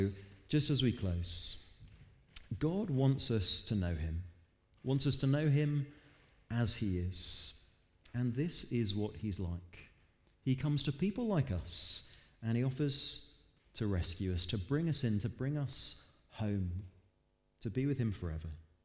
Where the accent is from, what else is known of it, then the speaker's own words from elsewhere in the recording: Dover, South East England, United Kingdom; I grew up in Dover, and it was a little model of the hovercraft that used to zip back and forth across the channel.